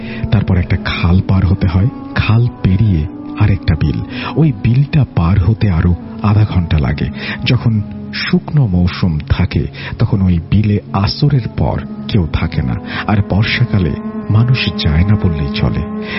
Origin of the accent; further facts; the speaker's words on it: Gosairhat, Dhaka Division, Bangladesh; moved away as an adult; now in Saudi Arabia; আমার বাড়ি শরীয়তপুর জেলার গোসাইর হাট থানার কোনো এক অজপাড়াগায়। গ্রামের নাম পাঁচকাটি। আমি বর্তমানে জীবিকার তাগিদে সৌদি আরবে কর্মরত।